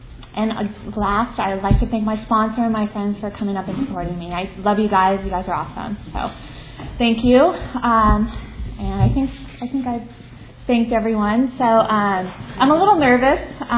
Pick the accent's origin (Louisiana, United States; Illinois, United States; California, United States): Illinois, United States; Chicago; born there; I was born in Chicago, Illinois. And, you know, I'm the oldest of three children.